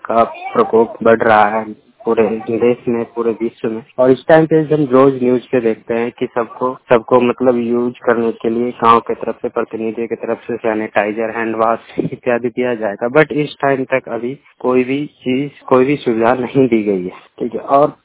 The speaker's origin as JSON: {"language": "Hindi", "town": "Ahmedpur", "country": "India", "said": "मैं अहमदपुर से हूँ। मैं अभी यहाँ पे पढ़ाई कर रहा हूँ"}